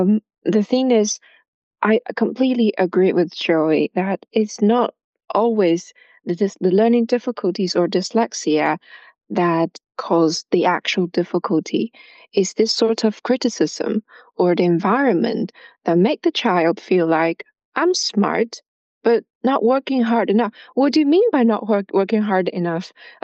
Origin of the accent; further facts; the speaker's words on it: China; because where I grew up, it's been very common. I grew up in China.